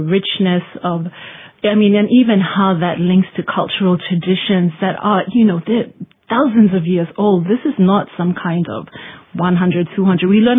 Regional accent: Sepik, Papua New Guinea; I'm from the Sepik.

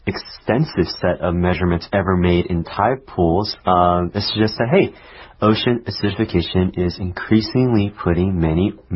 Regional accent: California, United States; It's conducted along California's rocky coastline. I'm from California.

